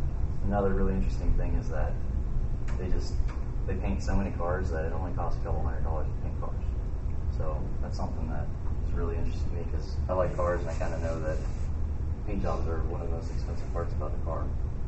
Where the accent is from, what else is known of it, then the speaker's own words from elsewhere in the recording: Marysville, Ohio, United States; So I was born in Marysville, Ohio. I've lived here my entire life